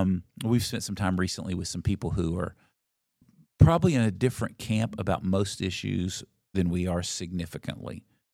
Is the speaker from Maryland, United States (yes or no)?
no; Tennessee, United States; I was raised in East Tennessee, all my dad's family's in Knoxville area.